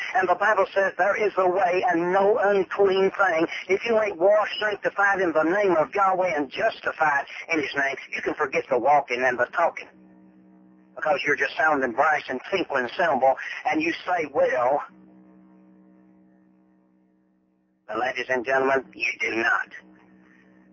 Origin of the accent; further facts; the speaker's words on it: the South, United States; Man, I'm glad I was raised in Dixie.